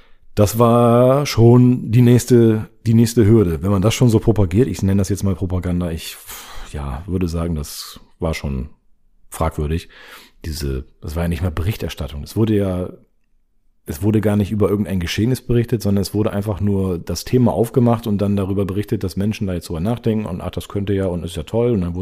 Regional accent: Northern Germany, Germany; ich komme aus Norddeutschland. Ich nehme hier gerade in Norddeutschland auf.

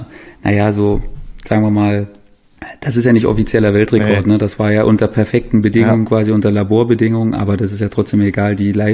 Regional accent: Brandenburg, Germany; Niederlausitz, meine Heimat.

